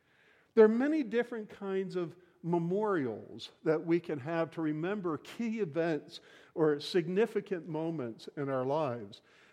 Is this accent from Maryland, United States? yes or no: yes; Parkville, Maryland, United States; You know, I grew up in just outside of Baltimore in Parkville, growing up in Parkville Baptist Church.